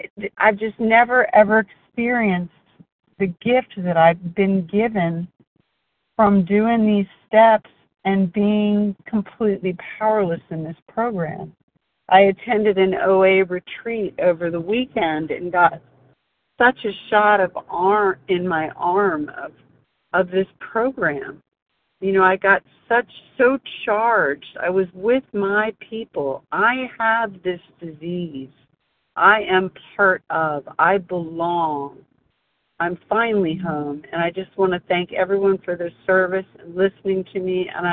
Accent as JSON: {"language": "English", "region": "Delaware", "country": "United States", "said": "and I am from Delaware."}